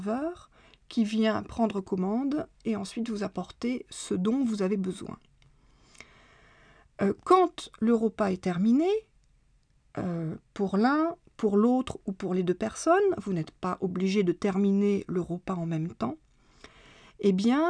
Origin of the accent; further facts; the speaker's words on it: Paris, Île-de-France, France; now in Czech Republic; Bon, il est vrai que je suis de Paris.